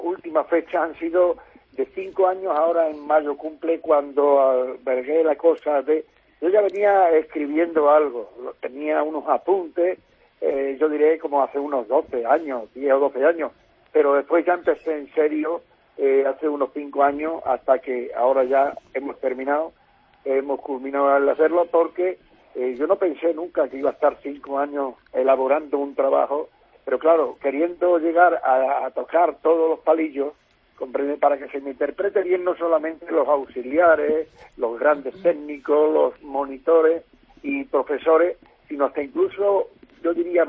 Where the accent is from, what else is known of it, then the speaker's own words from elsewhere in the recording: Cáceres, Extremadura, Spain; en mi tierra, yo soy cacereño, entonces pues quiero que se presente en Cáceres